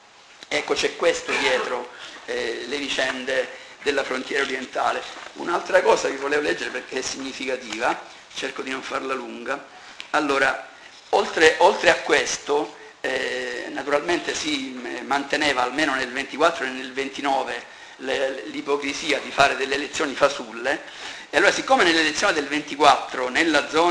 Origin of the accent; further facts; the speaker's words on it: Trieste, Friuli-Venezia Giulia, Italy; born there; I nostri figli sono nati nella Repubblica Italiana, ma tutti quanti siamo nati dalle stesse parti, siamo nati a Trieste e dintorni.